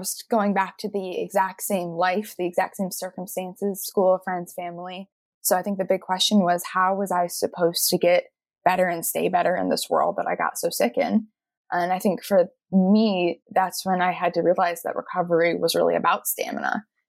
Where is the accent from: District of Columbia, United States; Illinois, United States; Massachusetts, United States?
Massachusetts, United States; actually in my hometown of Massachusetts, one of my best friends was working at a mental health center for youth